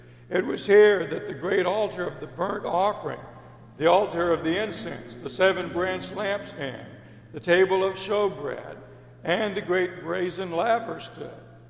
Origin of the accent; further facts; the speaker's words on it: San Antonio, Texas, United States; Certainly, kind of like, you know, growing up in San Antonio, all the local folks, we stayed away from downtown San Antonio during Fiesta Week.